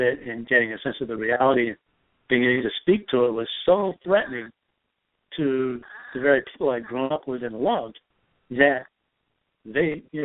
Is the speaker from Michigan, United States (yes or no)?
yes; Michigan, United States; My hometown was one of those bedroom communities in Michigan that was built from the ground up to exclude people of color. A person mm-hmm. of color could not live or work in the town I grew up.